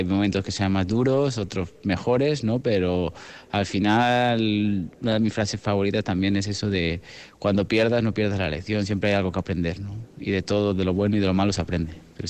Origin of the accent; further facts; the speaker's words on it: Barcelona, Catalonia, Spain; born there; also born or lived in Canary Islands / India / Guadalajara / Galicia; now in Alicante, Spain; Hasta que nací en Barcelona en el 81, y después de vivir en varios sitios, pues como Canarias, India, Guadalajara, Galicia, y al final, bueno, paramos a vivir en Alicante.